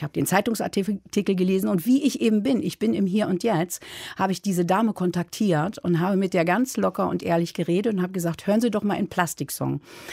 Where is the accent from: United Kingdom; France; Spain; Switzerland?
United Kingdom; England; moved away; ich bin ja in England aufgewachsen und daher war aber die Sprache Englisch für mich ganz präsent.